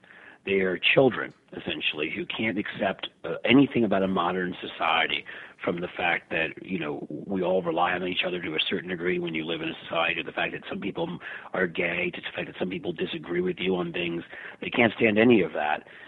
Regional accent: New York, United States; also born or lived in Philadelphia / Washington, D.C.; my entire life was basically growing up in New York, going to college in Philly, and living in Washington, D.C. for 8 years.

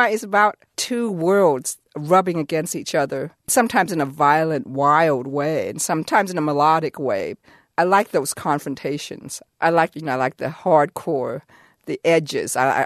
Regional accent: Guangdong, China; first language Taishanese; English is a second language; My first language was actually Toi San Hua. It is a sub-dialect, Toi San dialect of Cantonese, which is the Hong Kong dialect.

